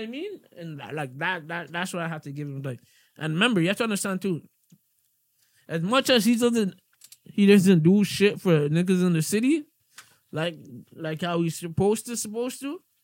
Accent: Toronto, Ontario, Canada; we're from Toronto

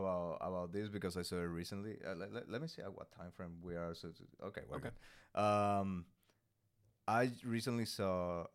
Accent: Venezuela; now in United States; it's annoying to say that I'm from Venezuela because I say I'm from Venezuela and people are like, oh, Minnesota.

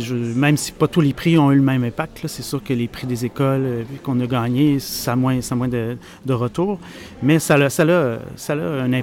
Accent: Quebec, Canada; ça donne aussi une visibilité médiatique chez nous au Québec

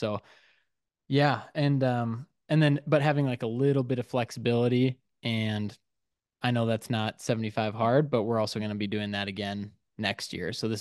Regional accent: Detroit Lakes, Minnesota, United States; the Boys and Girls Club of Detroit Lakes, which is my hometown.

